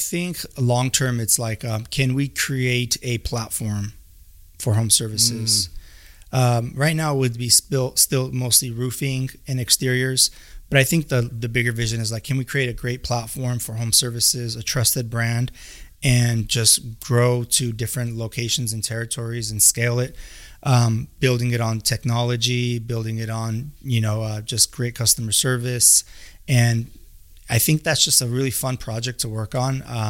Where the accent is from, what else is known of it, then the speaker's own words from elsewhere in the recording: United States; So like my parents, everyone speaks fluent Russian. I don't, because I grew up in America.